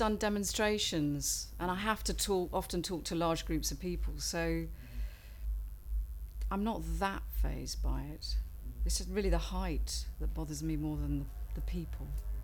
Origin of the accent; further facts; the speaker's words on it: Woking, South East England, United Kingdom; and I'm 46, and I come from Woking in Surrey.